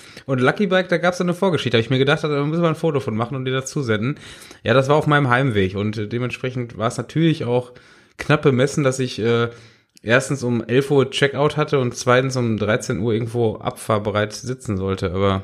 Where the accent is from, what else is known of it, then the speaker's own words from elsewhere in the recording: Dortmund, North Rhine-Westphalia, Germany; Ich bin aus Dortmund.